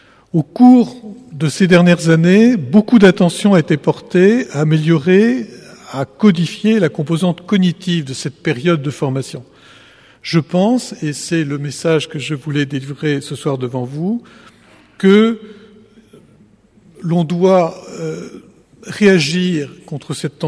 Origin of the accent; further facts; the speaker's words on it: France; nous sommes, en tant que Français